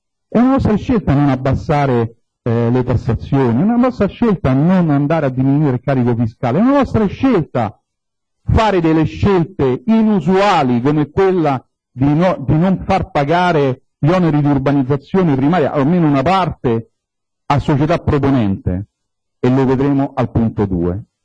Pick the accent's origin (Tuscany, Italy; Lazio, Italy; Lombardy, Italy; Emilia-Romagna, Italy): Lazio, Italy; Rome; visto che io vengo da Roma e quindi sarei costato